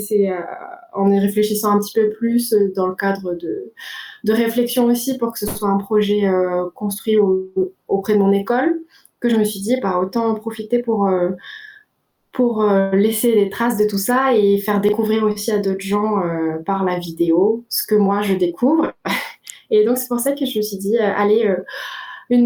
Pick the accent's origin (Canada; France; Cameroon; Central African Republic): France; moved away as an adult; now in Madagascar; mon père est français et ma mère est malgache et même si j'ai grandi en France